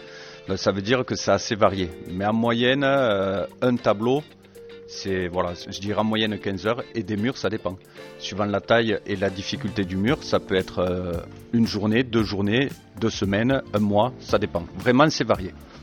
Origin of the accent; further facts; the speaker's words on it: Olemps, Occitanie, France; Alors j'ai grandi à Olemsk, juste à côté de Rodez. Je suis parti un petit peu ailleurs, voyager et tout, et maintenant je revis à Olemsk.